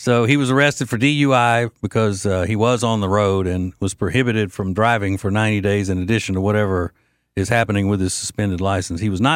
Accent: Winfield, Louisiana, United States; in my hometown of Winfield, Louisiana

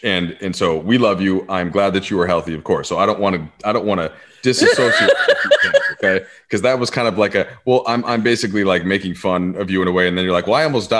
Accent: Minnesota, United States; The context for me being less like that is that I am from Minnesota.

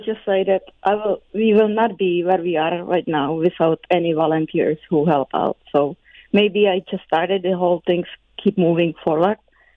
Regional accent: Czechia; moved away; I was raised and born in Czechoslovakia during the communists, and I came here in 1993. And since that, all my family is still living back in Czech.

